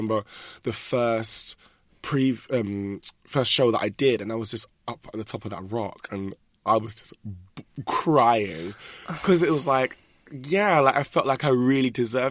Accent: East of England, United Kingdom; I grew up in Hertfordshire

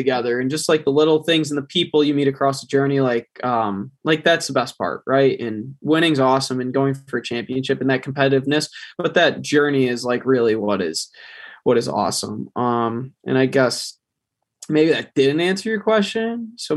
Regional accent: Rochester, New York, United States; Growing up in God's country. It's the best place ever.

